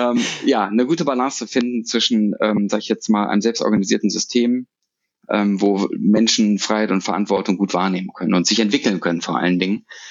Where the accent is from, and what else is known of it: Düsseldorf, North Rhine-Westphalia, Germany; born or raised there